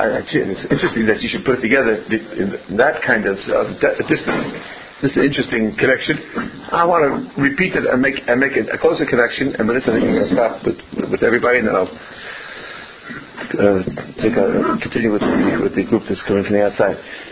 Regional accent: South Africa; I come from South Africa, and in South Africa everybody knows what Shabbos is.

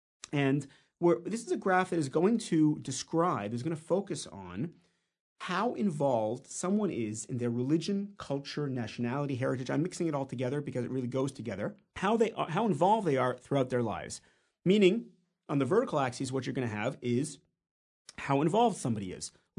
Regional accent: Canada; now in Israel; I grew up in Canada, but I live in Israel now.

